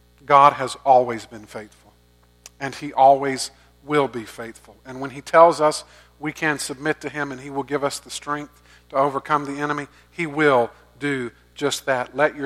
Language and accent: English; Augusta, Georgia, United States; I grew up in Augusta, you know, and the azaleas and the dogwoods bloom every spring, and I know they do that here as well.